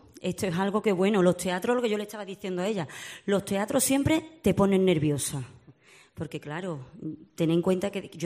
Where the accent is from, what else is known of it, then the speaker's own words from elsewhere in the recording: Écija, Andalusia, Spain; Yo soy de Écija.